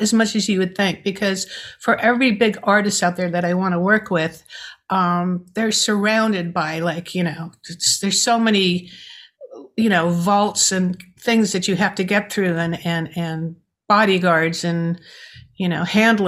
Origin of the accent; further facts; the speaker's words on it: New York City, New York, United States; I'm a New Yorker. What can I say?